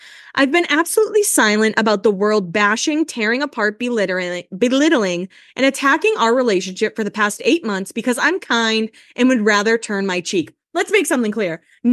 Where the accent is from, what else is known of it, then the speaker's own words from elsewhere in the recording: Hanover, Massachusetts, United States; And she's from Rockland. I'm from Hanover. Like, they're right next to each other. So I love supporting another, like, South Shore gal.